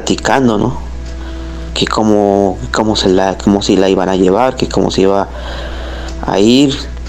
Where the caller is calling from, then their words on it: Xalapa, Veracruz, Mexico; de Jalapa, Veracruz.